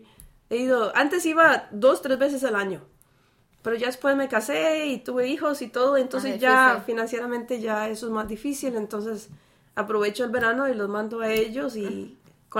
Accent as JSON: {"language": "Spanish", "region": "San José", "country": "Costa Rica", "moved": "yes", "said": "llegué de Costa Rica hace muchos años. ¿San José? Sí, de San José."}